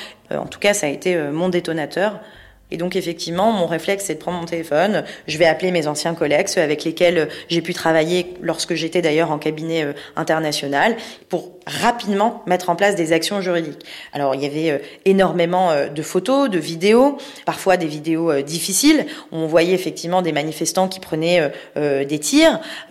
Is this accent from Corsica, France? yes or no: no; Paris, Île-de-France, France; born there; Je suis née à Paris et je suis d'origine iranienne.